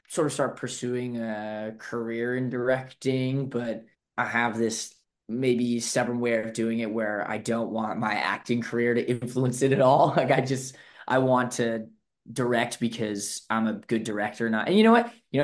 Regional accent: Claremont, California, United States; I'm trying to film it in my hometown of Claremont. So it's at some of the colleges here.

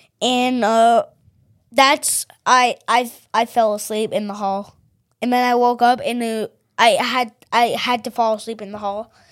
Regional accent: Ireland; It's because we're Irish.

